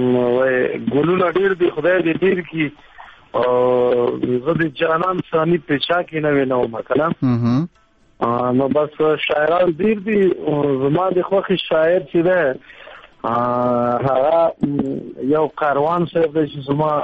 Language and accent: Pashto; Paktia, Afghanistan; او زه د پکتیا یم.